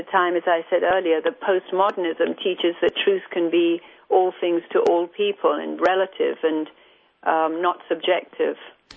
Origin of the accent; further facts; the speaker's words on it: India; I grew up in India and very, very aware.